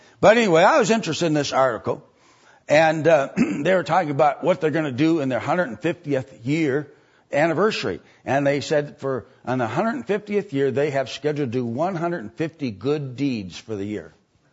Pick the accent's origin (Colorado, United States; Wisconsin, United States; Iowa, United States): Wisconsin, United States; Delafield; Okay, that's where I grew up in Delafield.